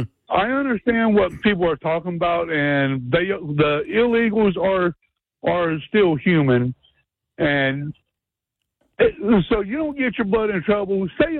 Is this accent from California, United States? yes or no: no; Pittsburgh, Pennsylvania, United States; born there; now in Winston-Salem, United States; No, I was born in Pennsylvania, Pittsburgh, Pennsylvania. I got family up in Newark.